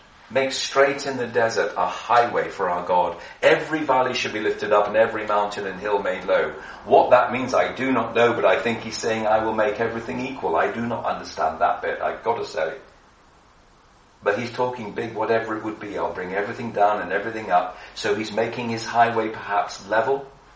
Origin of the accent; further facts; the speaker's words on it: England, United Kingdom; And I smile because I'm English.